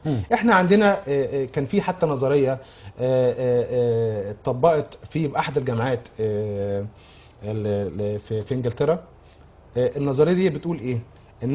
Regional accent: Egypt; انا مصري لكن محب للجزائري، محب للسعودي

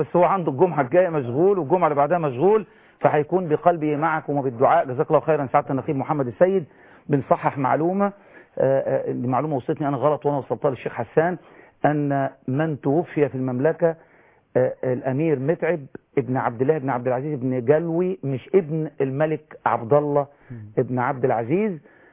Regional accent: Minya, Minya Governorate, Egypt; أنا من المنيا، حصل لي حادث من 4 شهور

